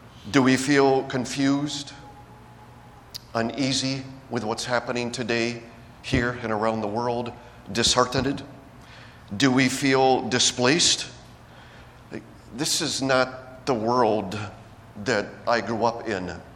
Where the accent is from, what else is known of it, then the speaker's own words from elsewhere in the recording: Towanda, Pennsylvania, United States; also born or lived in Peru; I was born and raised here in Towanda. The church sent us out to be missionaries, workers in Peru. We just completed 37 years in Peru.